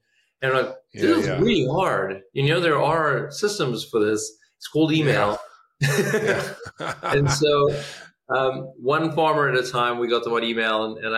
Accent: California, United States; As strange as it sounds, I come from Silicon Valley, and 5 or 6 years later, people still were not using email.

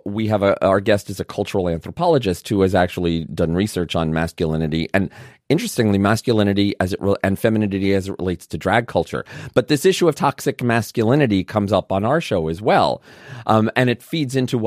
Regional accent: Brooklyn, New York, United States; I grew up in Brooklyn. In fact, my father went to the same high school as Bernie Sanders.

